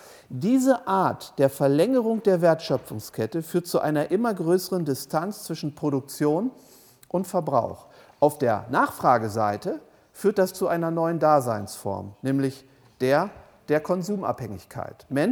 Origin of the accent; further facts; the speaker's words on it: North Sea coast, Germany; da wo ich herkomme, da an der Nordseeküste